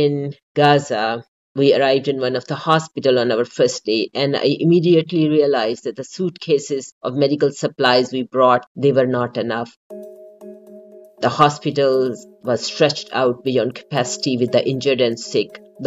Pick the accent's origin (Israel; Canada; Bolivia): Canada; I'm a Canadian physician working and living in Calgary area.